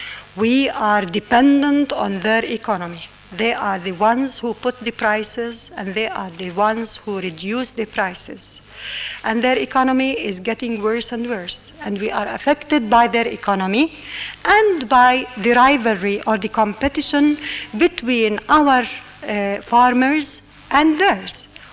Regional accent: Nablus, Nablus Governorate, Palestine; I'm from Nablus, and I'm a Nablusiya.

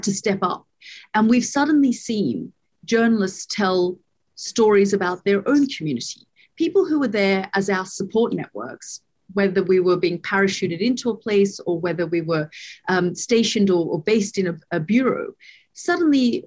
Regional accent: Australia; So I am Australian, and I turn to Australia when I'm looking for help or trying to get home.

